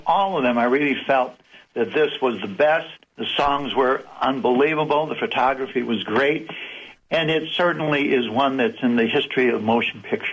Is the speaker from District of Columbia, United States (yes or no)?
no; Chicago, Illinois, United States; I was raised in Chicago in an Italian neighborhood with Italians.